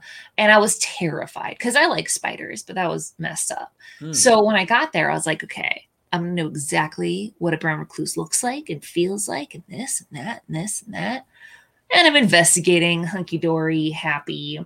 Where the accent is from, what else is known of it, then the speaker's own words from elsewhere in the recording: State College, Pennsylvania, United States; Fun fact, I grew up in Penn State.